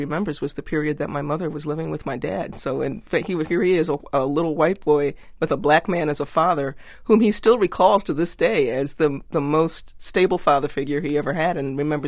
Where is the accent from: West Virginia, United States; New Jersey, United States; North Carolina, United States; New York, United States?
New Jersey, United States; Atlantic City; I grew up in Atlantic City, New Jersey, and when the Democratic Convention came to Atlantic City in 1964